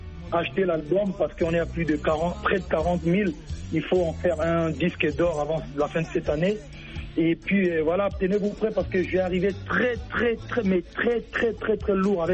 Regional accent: Kinshasa, DR Congo; Je suis un gars de Bandal avec tout ce qui va avec.

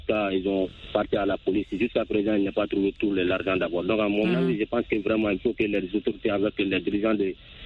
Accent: Soumikeni, Mali; Oui, effectivement, je suis précisément dans mon village natal à Soumikeni.

